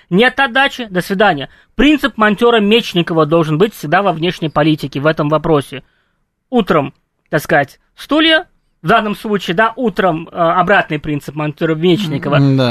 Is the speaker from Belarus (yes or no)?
no; Uzbekistan; Я сам из Узбекистана, я знаю примерно тамошние реалии.